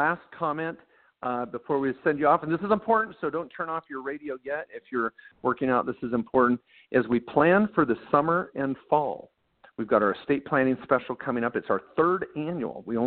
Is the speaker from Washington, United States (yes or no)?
yes; Washington, United States; I grew up in Washington State. I know Puget Sound.